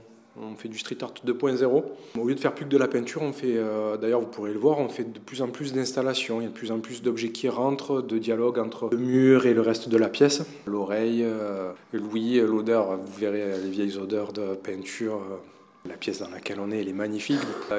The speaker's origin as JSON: {"language": "French", "town": "Marseille", "region": "Provence-Alpes-Côte d'Azur", "country": "France", "said": "moi je suis Marseillais, donc je pouvais venir quand je voulais, repartir quand je voulais."}